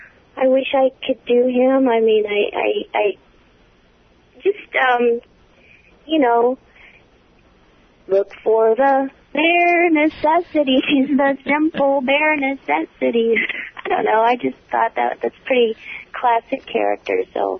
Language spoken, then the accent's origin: English; California, United States; Connie was from California. I'm from California.